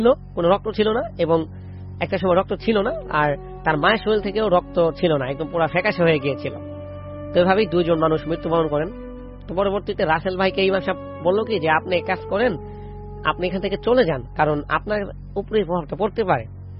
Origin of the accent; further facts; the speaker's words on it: Dhaka, Dhaka Division, Bangladesh; So ঘটনাটা হচ্ছে দক্ষিণখানের একটি ঘটনা। তো আমি যেখান থেকে আসছি সেখানের একটি ঘটনা